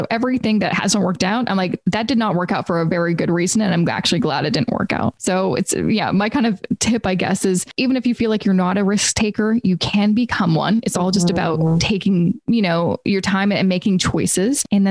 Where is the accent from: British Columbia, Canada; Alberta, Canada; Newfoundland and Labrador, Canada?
British Columbia, Canada; Vancouver; I'm originally from Vancouver. I was there for 3 years.